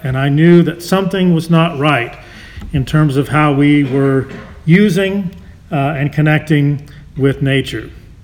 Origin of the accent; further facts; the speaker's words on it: Lawton, Oklahoma, United States; I grew up in Lawton, Oklahoma, not too far from here, and some of my earliest experiences and memories are of hiking in the Wichita Mountain Wildlife Refuge.